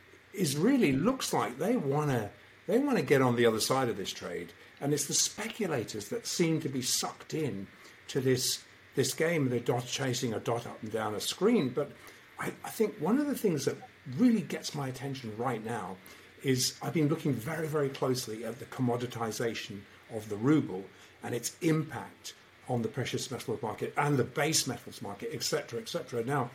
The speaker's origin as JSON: {"language": "English", "country": "United Kingdom", "said": "speaking as a Brit"}